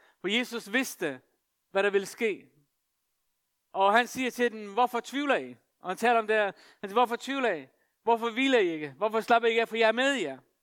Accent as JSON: {"language": "Danish", "country": "Faroe Islands", "said": "Jeg kommer fra Færøerne."}